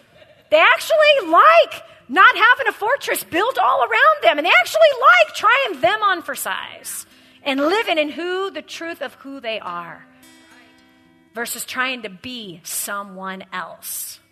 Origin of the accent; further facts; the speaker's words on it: Texas, United States; I'm from Texas.